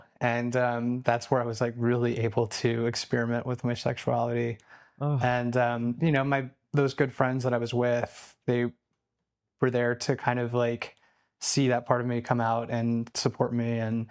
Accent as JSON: {"language": "English", "region": "North Carolina", "country": "United States", "tie": "born or raised there", "also_born_or_lived": "Germany", "said": "So I was born in Germany, and then I lived in, then when I was still a baby, we moved to North Carolina. Wow. And lived out in the boonies, like the sticks."}